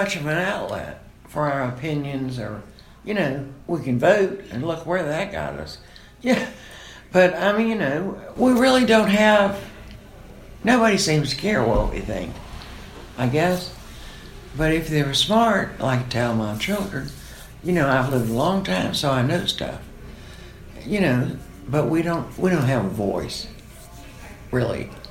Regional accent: Reading, Virginia, United States; also born or lived in Richmond; now in Jackson, United States; I'm from Reading, Virginia. And the last 11 years before coming here, I lived in Richmond.

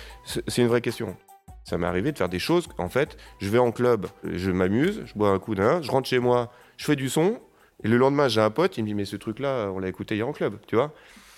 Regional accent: Île-de-France, France; Moi, j'ai grandi dans les Yvelines. La vie était d'un ennui absolu.

